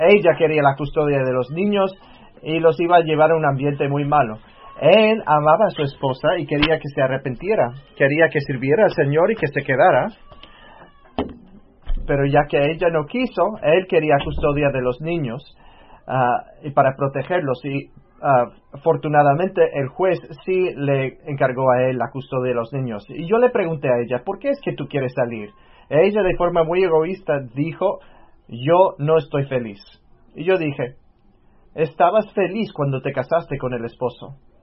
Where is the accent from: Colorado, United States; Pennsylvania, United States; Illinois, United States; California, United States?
Pennsylvania, United States; yo soy de Pensilvania